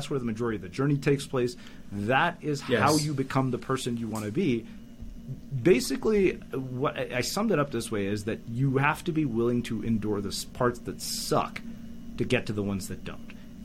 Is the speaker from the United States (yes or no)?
no; Canada; I grew up in Canada.